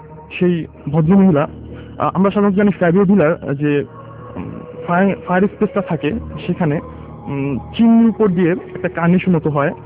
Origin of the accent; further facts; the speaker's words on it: Dhaka, Dhaka Division, Bangladesh; এসেছি পুরান ঢাকার কোস্টগুলা থেকে।